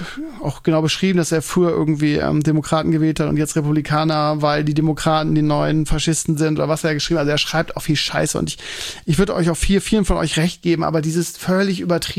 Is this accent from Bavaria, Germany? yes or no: no; Bremen, Germany; in Hamburg heißt das Bücherhalle, aber kenne ich als Bremer nicht den Begriff.